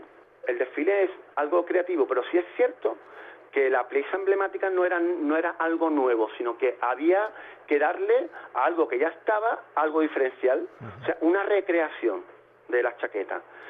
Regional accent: Écija, Andalusia, Spain; Nosotros nacimos aquí, somos hijos de Écija, cabemos en el vientre de Écija, nuestro cordón umbilical, no, nacidos aquí, no está cortado

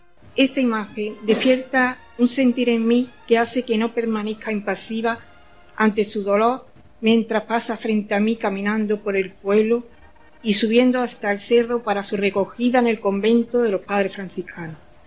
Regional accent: Estepa, Andalusia, Spain; muchos momentos que me hacen, al igual que muchos estepeños, estar enamorada de la Semana Santa de mi pueblo.

